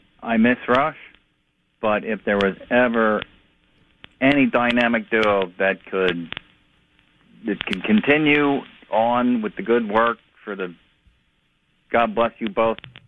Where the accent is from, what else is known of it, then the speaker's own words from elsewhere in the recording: North Canton, Ohio, United States; now in Pennsylvania, United States; because I grew up in Ohio. And … when I would hear that come on, I mean, I played high school football at Hoover High in North Canton, Ohio.